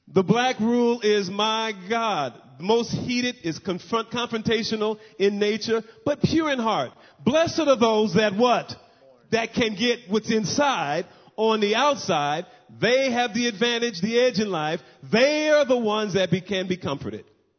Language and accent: English; Los Angeles, California, United States; But many of the people in our neighborhood were all blue collar workers, basically. It was tough growing up in South Central L.A. like that.